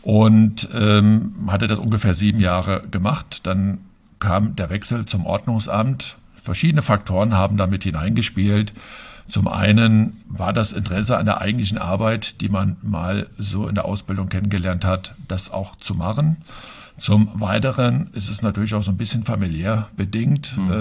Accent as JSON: {"language": "German", "town": "Bernhards", "region": "Hesse", "country": "Germany", "tie": "born or raised there", "said": "Ja, also ich bin sogar in Bernhards geboren. Direkt, gehöre noch zu den wenigen seltenen Hausgeburten, die dabei sind. Und ja, bin in Bernhards aufgewachsen, bin hier zur Schule gegangen"}